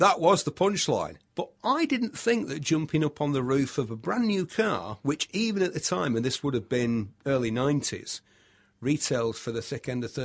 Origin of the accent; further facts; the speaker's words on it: Bury, North West England, United Kingdom; I'm from Bury. Mm-hmm. My dad worked in a paper mill. When you walked out of our house, it was like Coronation Street. You walked straight onto the street.